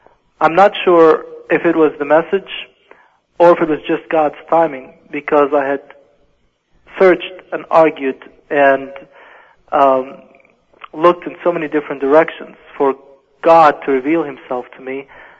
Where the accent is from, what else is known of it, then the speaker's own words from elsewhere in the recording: Colorado Springs, Colorado, United States; As I grew up in Colorado Springs, where we had immigrated to, I developed my own agenda